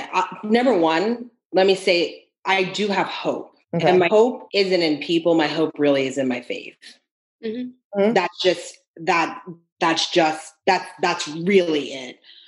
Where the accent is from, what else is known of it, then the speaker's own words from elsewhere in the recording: Texas, United States; I grew up in Texas. It was not in my history books.